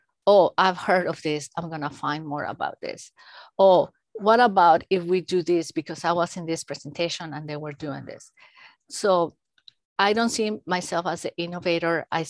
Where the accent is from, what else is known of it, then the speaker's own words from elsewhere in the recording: Mexico; moved away as an adult; now in United States; I think that my background is in education. And then I grew up in Mexico, I trained in Mexico.